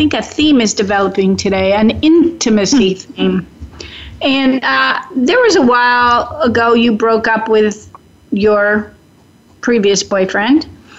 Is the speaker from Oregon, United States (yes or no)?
yes; Gresham, Oregon, United States; And my hometown, Gresham, Oregon.